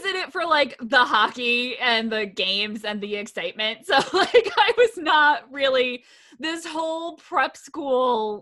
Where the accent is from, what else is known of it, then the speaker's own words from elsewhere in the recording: Connecticut, United States; I mentioned I'm from Connecticut